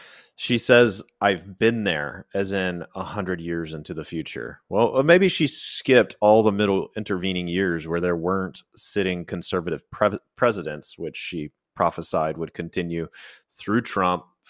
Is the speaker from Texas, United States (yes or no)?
yes; Texas, United States; I am from Texas. We called it good old fashioned horse sense.